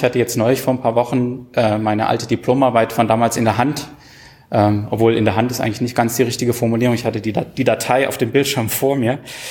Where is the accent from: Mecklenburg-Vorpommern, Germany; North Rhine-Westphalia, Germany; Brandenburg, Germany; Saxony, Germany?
Saxony, Germany; Ich bin übrigens auch in Sachsen aufgewachsen. Und wenn ich das früher jemandem erzählt habe, dann gab es meistens immer Witze über den Dialekt, den man spricht.